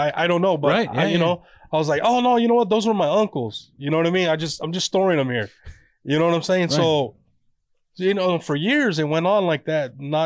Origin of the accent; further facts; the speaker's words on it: Merced, California, United States; now in Anaheim, United States; Actually from Merced, California, originally. I just moved out here from Anaheim.